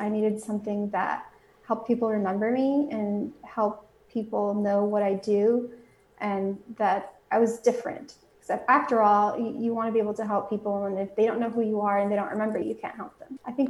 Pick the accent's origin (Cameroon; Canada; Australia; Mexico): Mexico; also born or lived in United States; I was raised both in Mexico and here in the United States, so I speak Spanish